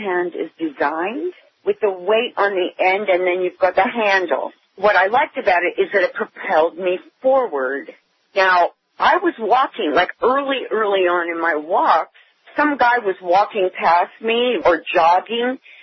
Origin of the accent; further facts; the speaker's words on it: Hollywood, California, United States; also born or lived in Germany / New York; And my parents are from Poland. They survived the Holocaust. I was born in Germany and lived in New York and grew up in Hollywood.